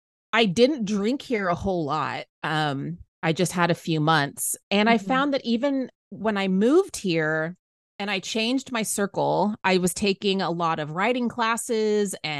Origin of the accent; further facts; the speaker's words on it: Texas, United States; So I grew up in Central Texas and I was a stereotypical party girl bartender.